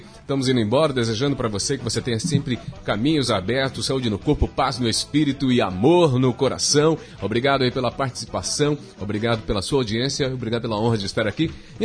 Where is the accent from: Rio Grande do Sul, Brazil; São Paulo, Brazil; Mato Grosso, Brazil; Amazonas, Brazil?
Mato Grosso, Brazil; Cuiabá; Sou cuiabano, nasci aqui em Cuiabá, lá no Beco Quente